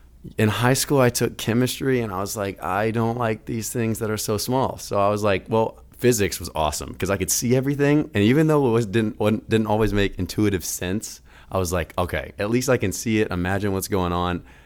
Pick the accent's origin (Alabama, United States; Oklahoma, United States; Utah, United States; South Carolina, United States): Alabama, United States; Leeds; I'm from Leeds, Alabama.